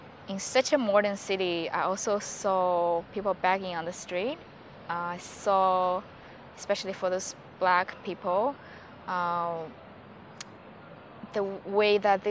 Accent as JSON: {"language": "English", "country": "China", "tie": "born or raised there", "second_language": "English", "said": "there are some small towns in China as well, like my hometown, where you can see things change very slowly."}